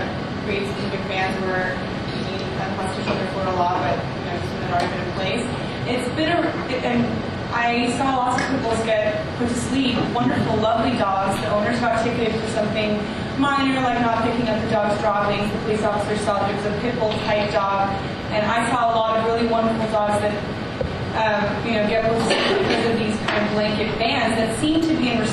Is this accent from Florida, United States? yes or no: yes; Miami, Florida, United States; I'm from Miami